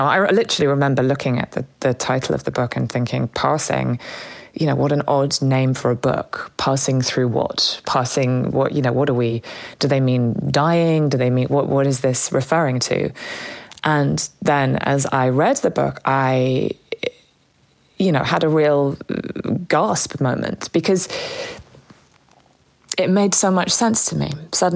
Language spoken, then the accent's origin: English; England, United Kingdom; growing up in the English countryside and going to very sort of white private schools